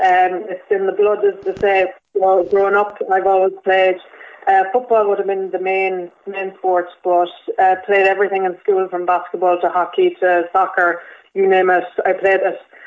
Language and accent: English; Sligo, Connacht, Ireland; now in Tuam, Ireland; I'm from Sligo originally. So I was living in Tuam